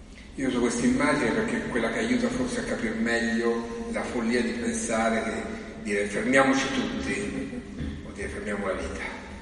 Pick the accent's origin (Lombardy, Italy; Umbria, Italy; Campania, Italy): Umbria, Italy; Assisi; Io vengo da Assisi